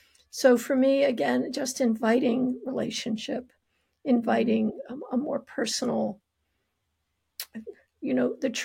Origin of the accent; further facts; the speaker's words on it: Kansas, United States; Well, I grew up in Kansas. I grew up not too far from here, where we do have a lot of trees.